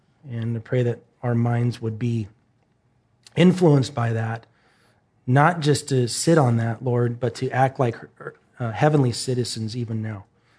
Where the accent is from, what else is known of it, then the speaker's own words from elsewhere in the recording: Oregon, United States; I love my state. I'm from Oregon, but I don't care about my flag at all up there.